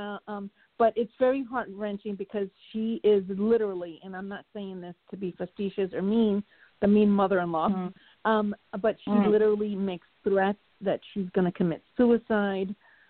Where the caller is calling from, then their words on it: Florida, United States; Hi, ladies. Good evening. … from Florida.